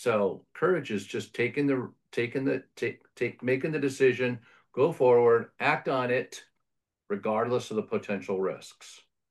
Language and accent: English; California, United States; Fun fact about me. I've lived on both coasts. I grew up in California, lived on both coasts.